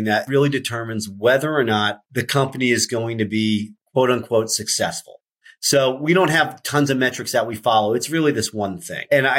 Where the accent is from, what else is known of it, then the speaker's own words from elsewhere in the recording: Ohio, United States; now in Philadelphia, United States; Listen, here's the thing. I come from Ohio originally, and in an Air Force family, it's kind of hard to really love one team or the other.